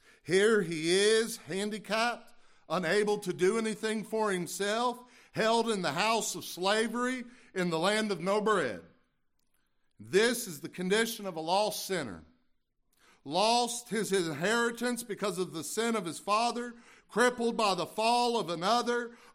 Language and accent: English; Lexington, Kentucky, United States; You know, I grew up in Lexington, but I'm Kentucky enough to know when somebody says, go fetch something